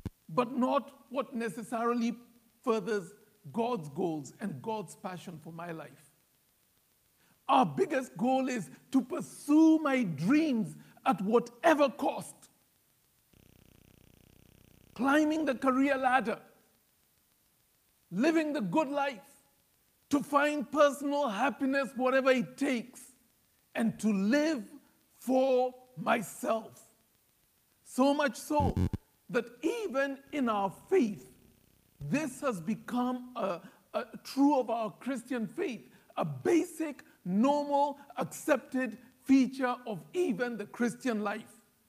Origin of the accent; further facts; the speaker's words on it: Kenya; And I'm a Kenyan, and the British colonized us for 100 years.